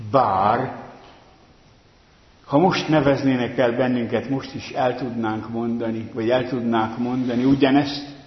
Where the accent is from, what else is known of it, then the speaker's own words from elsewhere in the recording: Transdanubia, Hungary; born there; olyan környezetbe születtem, ahol csak egyetlen templom állt, és ez a református templom volt. Ez Dunántúlon ritkaság. Az 1200 lelkes faluban